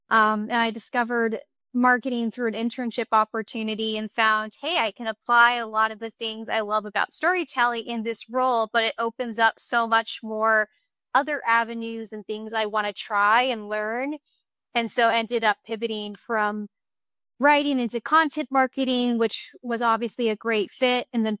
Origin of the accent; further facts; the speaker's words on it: Seattle, Washington, United States; also born or lived in Chicago; now in New York, United States; I'm originally from the Seattle area. I've spent the last 3+ years in Chicago and now New York. So I've slowly made my way from west to east.